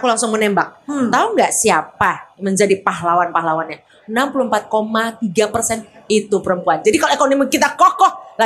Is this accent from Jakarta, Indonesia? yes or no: yes; Jakarta, Indonesia; Jadi kalau saya anak Jakarta